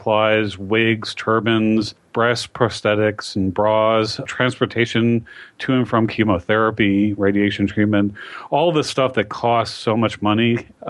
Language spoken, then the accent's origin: English; Scarsdale, New York, United States; Well, actually, I grew up in Scarsdale, New York, which is 80% Jewish. So I've learned from the best.